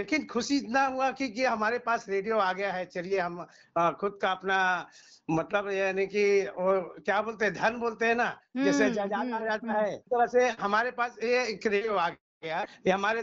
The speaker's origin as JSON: {"language": "Hindi", "town": "Kumhari", "region": "Chhattisgarh", "country": "India", "tie": "born or raised there", "said": "हमारे गांव है ग्राम कुम्हारी, थाना आरंग, जिला रायपुर।"}